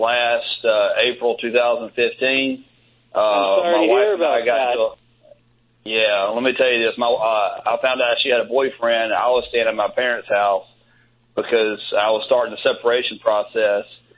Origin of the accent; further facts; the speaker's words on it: South Carolina, United States; I'm from South Carolina.